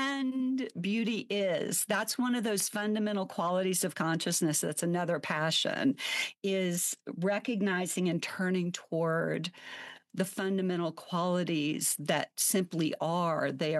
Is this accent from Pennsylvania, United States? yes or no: no; Savannah, Georgia, United States; I was raised in the South, and in case somebody, hears that and there's a curiosity, because there sometimes is. I was raised in Savannah, Georgia.